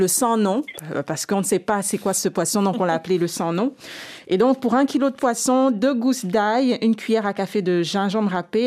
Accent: Moyen-Ogooué, Gabon; Au Gabon, chez nous, au Moyen-Ogoué, on dit irehu ou le paquet, plus généralement.

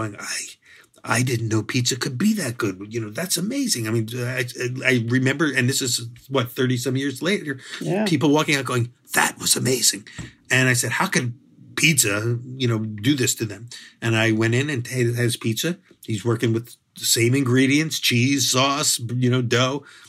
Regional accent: Philadelphia, Pennsylvania, United States; I grew up in Philadelphia, which is a good food city, very good food city.

